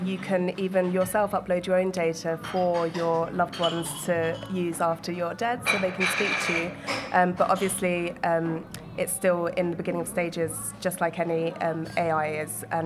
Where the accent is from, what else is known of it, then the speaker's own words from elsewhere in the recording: England, United Kingdom; I came back during COVID to do an MA in creative writing at Háskóli Íslands. But yeah, I grew up in England. Both my parents were Icelandic, though.